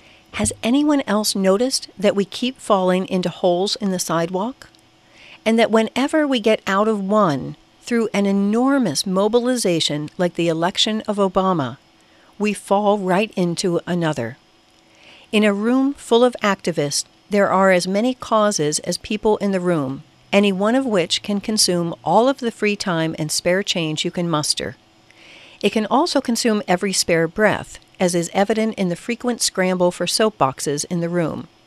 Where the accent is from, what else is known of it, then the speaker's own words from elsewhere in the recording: Cumberland, Maryland, United States; Thanks to my friends Ernest Casella and Tomeo Sasaki from my hometown of Cumberland, Maryland, for that recommendation.